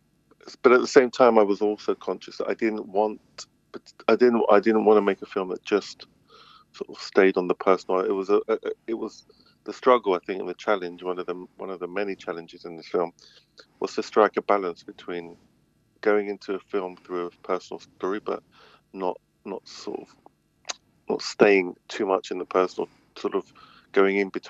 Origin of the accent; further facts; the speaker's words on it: England, United Kingdom; had resulted in me being English and not Chilean